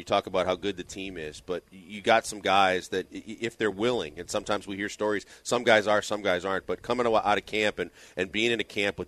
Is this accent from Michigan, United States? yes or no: no; Wisconsin, United States; I'm from Wisconsin, and that's not cheese.